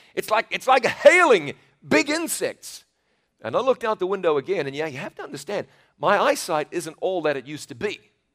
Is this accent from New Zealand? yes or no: yes; New Zealand; In exactly the same year, in New Zealand, my home country, we had a disaster in the Pike River.